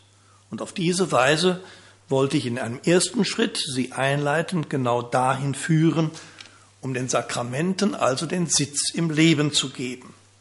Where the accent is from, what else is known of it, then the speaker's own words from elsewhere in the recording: Bonn, North Rhine-Westphalia, Germany; mir als Rheinländer geboren in Bonn